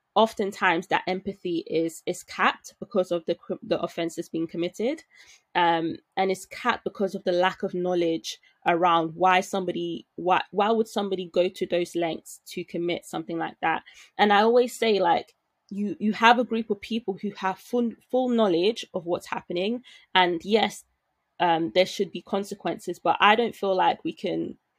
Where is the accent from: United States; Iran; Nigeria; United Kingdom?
Nigeria; because I'm Nigerian as well, right?